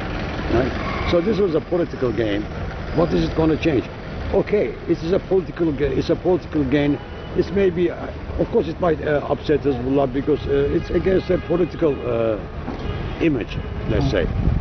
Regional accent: South Lebanon, Lebanon; You know, I'm a guy from South Lebanon.

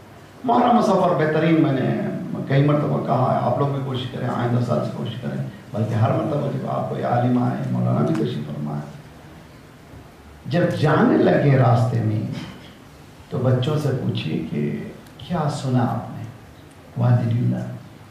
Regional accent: Karnataka, India; हम लोग जो साउथ इंडियन जो बहुत जल्दी जबान सीखते हैं, उस समय हम जो कर्नाटक वाले बहुत तेज़ी से, मेरा वतन जो है बॉर्डर है आंध्रा का, हमारे बच्चे तेलुगु जानते हैं, हमारे बच्चे कन्नड़ी जानते हैं

